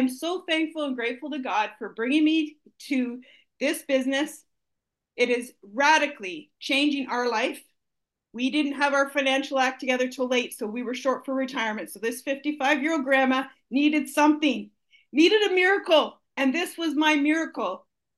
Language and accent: English; Canada; As a Canadian